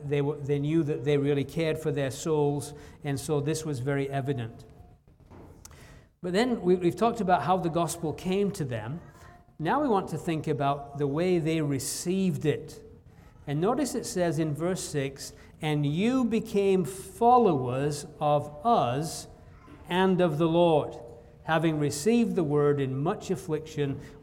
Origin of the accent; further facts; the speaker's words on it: England, United Kingdom; moved away as an adult; Again, growing up in England, the only people that had guns were the police.